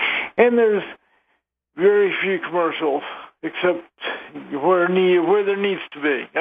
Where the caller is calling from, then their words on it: Colorado Springs, Colorado, United States; Hey, Brian … here in Colorado Springs.